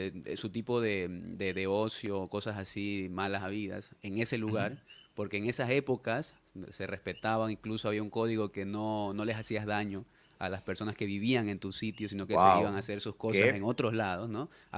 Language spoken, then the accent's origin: Spanish; Guayaquil, Guayas, Ecuador; Sí. Soy ecuatoriano de Guayaquil para el mundo.